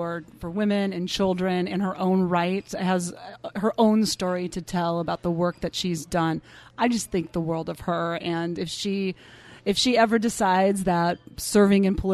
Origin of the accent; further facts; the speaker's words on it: Montana, United States; I grew up as I think I mentioned earlier, I grew up in Montana, mm-hmm. so there's a lot of country music